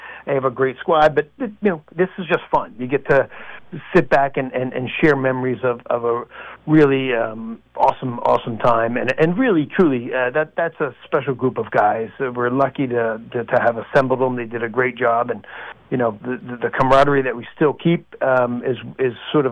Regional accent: Philadelphia, Pennsylvania, United States; moved away as an adult; now in New York, United States; You know, I grew up in Philly when the Broad Street Bullies were winning.

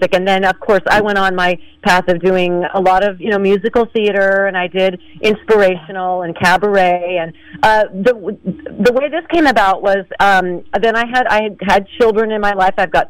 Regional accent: Moraga, California, United States; I grew up in Moraga, California, laying by my parents' 1970s speakers on the shag rug singing

